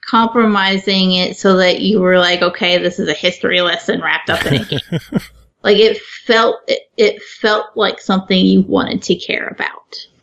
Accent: United States; I'm very American in that way.

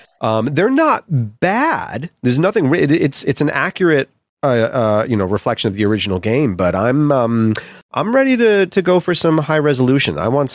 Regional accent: United States; I'm not a European. I'm not a second class citizen. I'm an American.

